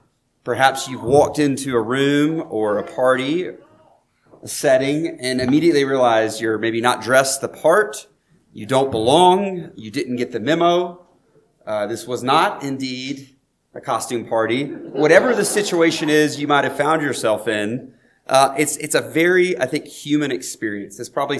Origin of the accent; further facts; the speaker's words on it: the South, United States; which growing up in the South, I remember like early on as a preacher, I was like, I'm never going to alliterate.